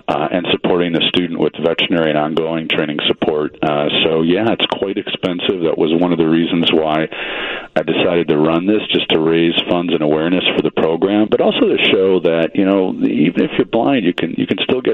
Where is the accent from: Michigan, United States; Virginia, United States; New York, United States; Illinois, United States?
Illinois, United States; Chicago; born there; I was born in Chicago, back then Cook County Hospital